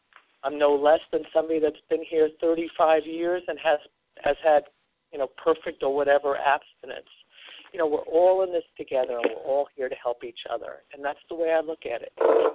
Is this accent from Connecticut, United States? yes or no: no; New York, United States; I was raised on Long Island. We had a beautiful home. A nice piece of property.